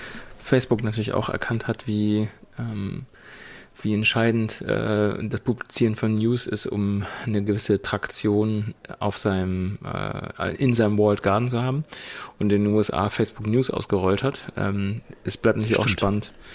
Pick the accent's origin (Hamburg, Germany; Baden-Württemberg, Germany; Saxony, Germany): Hamburg, Germany; wir sind ja auch beide aus Hamburg